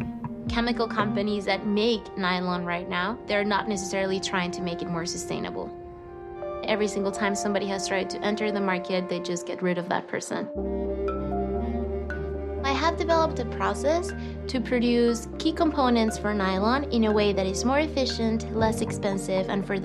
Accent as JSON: {"language": "English", "country": "Venezuela", "tie": "born or raised there", "said": "I grew up in Venezuela."}